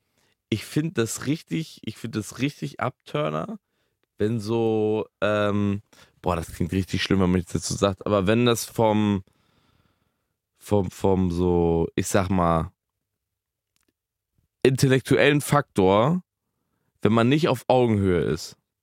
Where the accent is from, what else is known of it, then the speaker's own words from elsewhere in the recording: Karlsruhe, Baden-Württemberg, Germany; Wir kommen auch aus Karlsruhe.